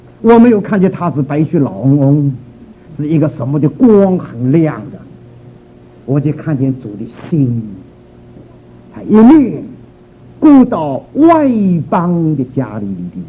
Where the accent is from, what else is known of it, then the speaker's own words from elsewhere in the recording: Shanghai, China; also born or lived in Taiwan; now in United States; 我小的时候一直到大学毕业，除了我大学三年级在火车上实习离开我的家乡之外，离开上海之外，我南京也没有去过，杭州也没有去过，苏州也没有去过，我都留在安分守己，就留在上海。